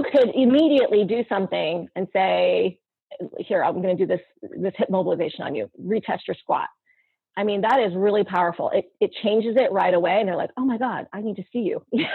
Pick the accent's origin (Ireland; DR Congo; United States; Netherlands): United States; New York City, New York; So I came out to California. I'm originally from New York City. I came out to California to do a Kaiser Fellowship